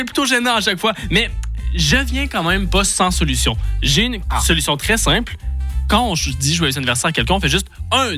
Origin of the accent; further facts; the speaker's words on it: Quebec, Canada; moved away; C'est la deuxième raison pourquoi je suis parti du Québec.